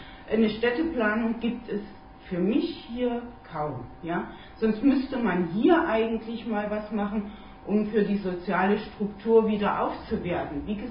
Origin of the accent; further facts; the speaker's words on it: Eisenhüttenstadt, Brandenburg, Germany; Ich komme aus Eisenhüttenstadt.